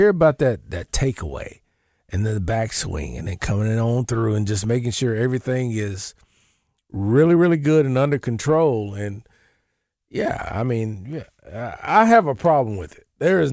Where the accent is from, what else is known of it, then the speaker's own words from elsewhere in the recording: Duncan, Oklahoma, United States; So we had a country club, and then we had a place called Twin Oaks. I played a lot at Twin Oaks.